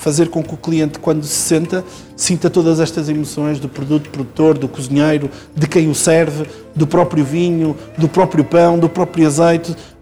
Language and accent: Portuguese; Portugal; porque eu sou português, a minha cultura é portuguesa, eu vou, obviamente, beber às minhas raízes, não é?